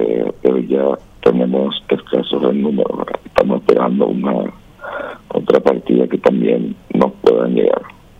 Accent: Paraguay

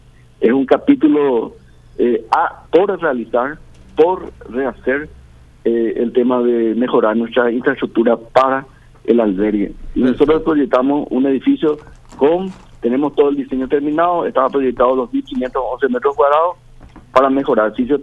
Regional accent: Paraguay; somos paraguayos

